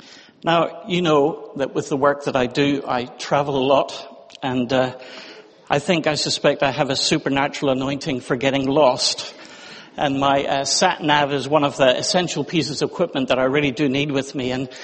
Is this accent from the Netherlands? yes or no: no; Ireland; accent: Irish; Can you hear my dulcet Irish accent now?